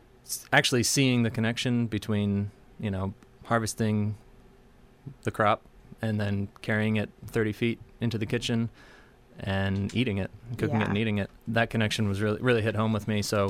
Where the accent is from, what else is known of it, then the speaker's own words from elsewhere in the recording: New York, United States; I grew up in New York State